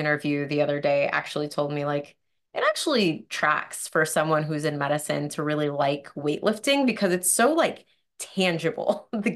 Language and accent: English; Arizona, United States; because I'm from Arizona and we live in a very snowy, wintry place.